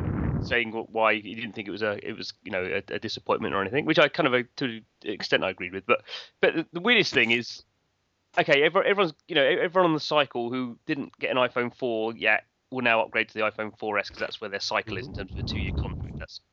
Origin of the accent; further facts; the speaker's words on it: United Kingdom; maybe it's because we're British.